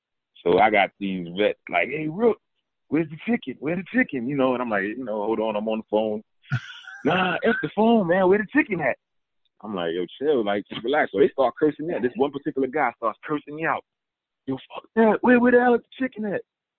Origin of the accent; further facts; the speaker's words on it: New York, United States; My first preseason game was against the New York Jets, and I'm from New York.